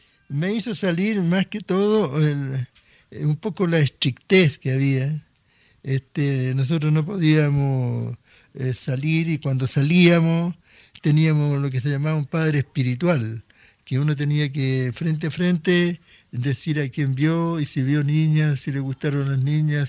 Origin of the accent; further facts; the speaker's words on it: Puente Alto, Santiago Metropolitan Region, Chile; born there; Nací en Puente Alto.